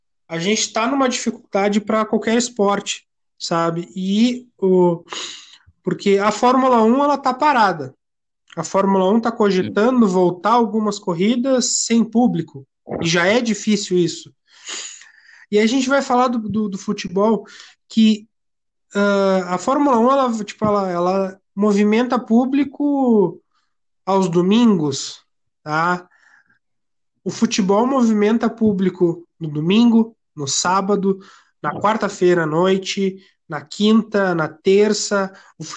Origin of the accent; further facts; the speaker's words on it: Pelotas, Rio Grande do Sul, Brazil; a gente é aqui de Pelotas, no Rio Grande do Sul, e a gente está acompanhando as notícias do nosso estado.